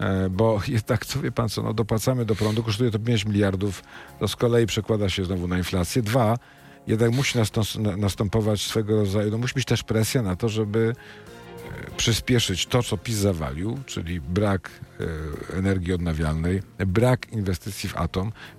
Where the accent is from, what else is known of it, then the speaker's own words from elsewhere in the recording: Wrocław, Lower Silesian Voivodeship, Poland; jestem z Wrocławia.